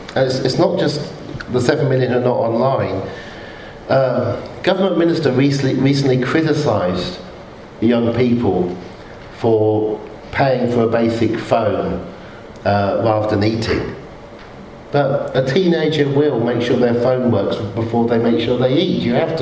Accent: Oxford, South East England, United Kingdom; I grew up in Oxford, and I was a geek.

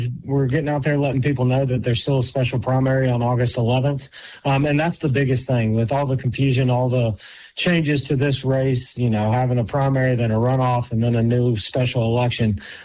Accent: Alabama, United States; I grew up here in Baldwin County. I went to Foley High School

